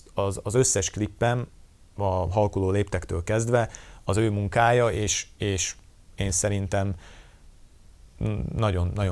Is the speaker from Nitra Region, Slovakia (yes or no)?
yes; Komárno, Nitra Region, Slovakia; Bár azt sosem szeretem, hogyha ki van felejtve, hogy Komáromból származom, de Karván.